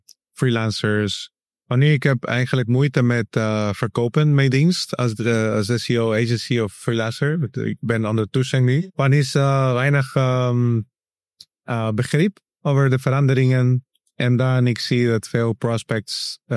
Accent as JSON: {"language": "Dutch", "country": "Ecuador", "moved": "yes", "lives_now": "Rotterdam, Netherlands", "said": "Ik kom uit Ecuador. Ik woon denk ik al 8 jaar in Nederland. Ik woon in Rotterdam"}